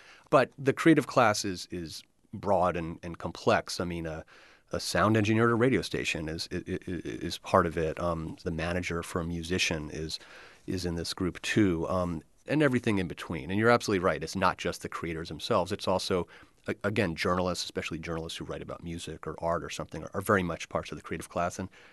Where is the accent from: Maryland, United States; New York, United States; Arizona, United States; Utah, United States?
Maryland, United States; Baltimore; I'm from Baltimore, so I remember when steel started to fade out